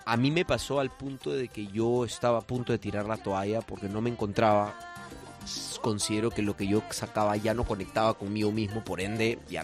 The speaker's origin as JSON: {"language": "Spanish", "region": "Lima", "country": "Peru", "said": "Y yo soy peruano, imagínate."}